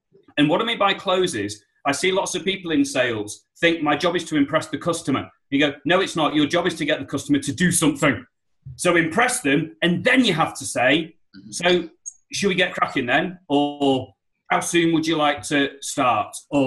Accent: Liverpool, North West England, United Kingdom; Or I'm from Liverpool, that's what we call a rant.

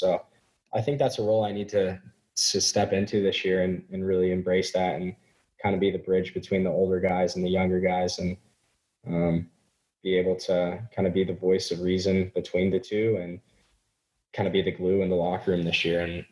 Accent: United States; And I'm an American, so I grew up loving the Olympics, obviously.

